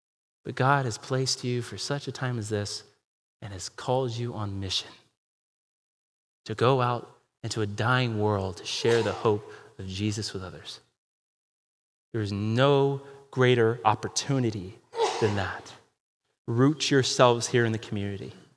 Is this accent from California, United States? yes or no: no; Ohio, United States; I get it. I'm from Ohio. I know what the promised land looks like, right? I know Ohio's not the promised land.